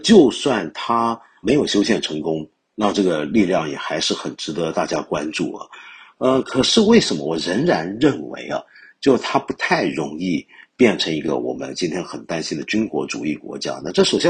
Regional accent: China; 我们中国人在讲我们中国网民自己怎么看

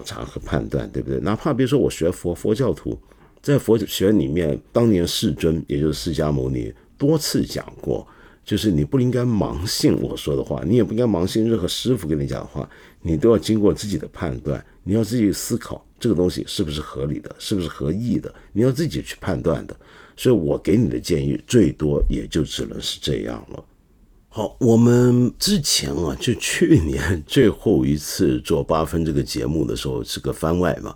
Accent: China; 我们中国人去印尼旅行的话，最常去的地方大概就是巴厘岛

